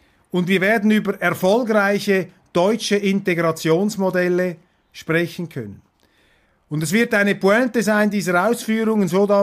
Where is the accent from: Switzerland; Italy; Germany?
Switzerland; so wie ich sie sehe, als Schweizer von außen.